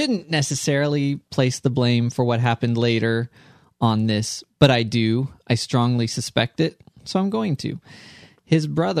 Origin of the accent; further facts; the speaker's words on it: West Coast, United States; now in Cincinnati, United States; I grew up on the West Coast.